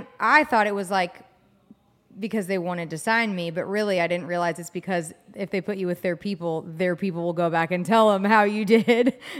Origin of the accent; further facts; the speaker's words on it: St. Louis, Missouri, United States; I grew up in St. Louis and when I would travel to like LA.